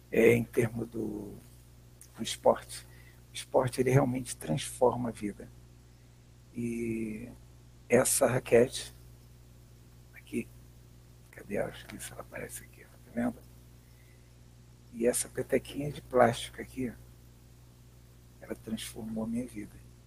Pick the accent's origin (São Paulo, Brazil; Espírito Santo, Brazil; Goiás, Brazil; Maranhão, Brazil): Espírito Santo, Brazil; born there; eu sou nascido em Espírito Santo.